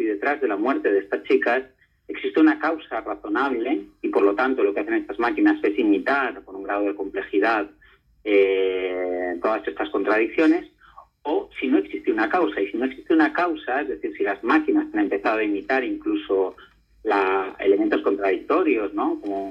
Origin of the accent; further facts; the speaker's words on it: Trubia, Asturias, Spain; soy de Trubia y además un enamorado de Asturias